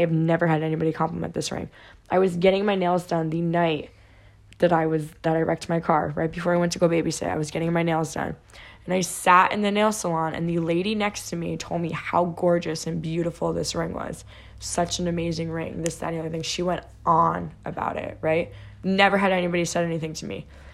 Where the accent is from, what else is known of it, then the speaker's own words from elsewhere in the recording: New Jersey, United States; moved away; We moved from New Jersey about like, 12 years ago.